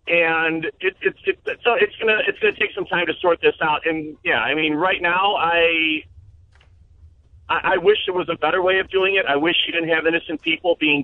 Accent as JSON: {"language": "English", "country": "United States", "tie": "born there", "said": "And so, I mean, on some levels, yeah, I was born in America."}